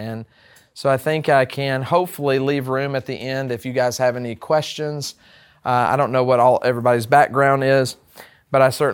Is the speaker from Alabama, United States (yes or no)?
yes; Alabama, United States; now in Columbia, United States; if you can't tell from my accent, I'm originally from Alabama.